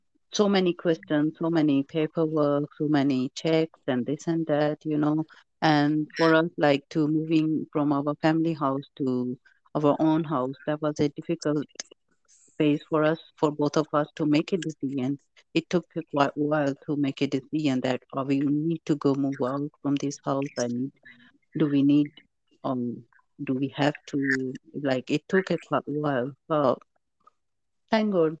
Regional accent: London, United Kingdom; because I'm born and raised in London.

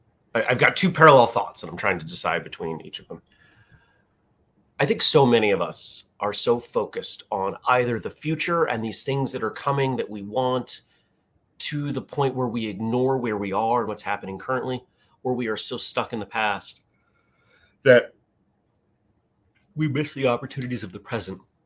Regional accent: New England, United States; Growing up in New England, you learn, okay, power's out or this is broken.

